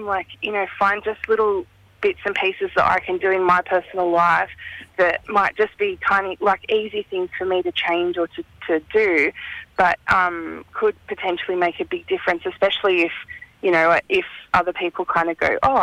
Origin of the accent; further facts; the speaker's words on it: New South Wales, Australia; But I was raised out on Dharawal country over on the coast.